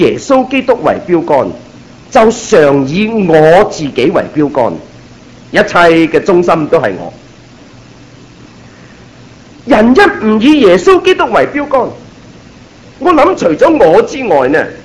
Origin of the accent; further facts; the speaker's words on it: Taishan, Guangdong, China; 我是台山人，你们知不知道我们台山人早一两代最喜欢做什么？ 我哋台山人咧有一样嘢咧系个个都中意噶嘛，系金山。